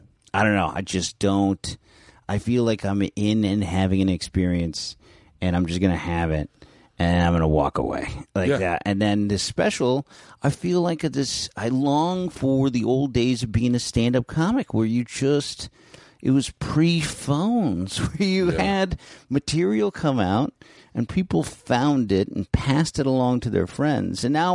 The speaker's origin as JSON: {"language": "English", "town": "San Francisco", "region": "California", "country": "United States", "tie": "born or raised there", "said": "I grew up in San Francisco in North Beach."}